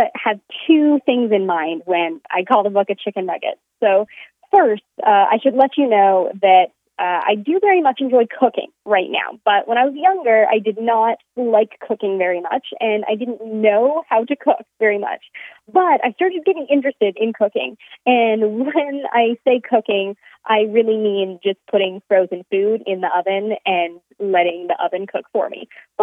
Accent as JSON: {"language": "English", "country": "Canada", "tie": "born or raised there", "also_born_or_lived": "Texas", "said": "I am from Canada, so if I say about funny, you'll know why. I was born and raised here, though I also spent some time living in Texas as a kid while my dad went to school."}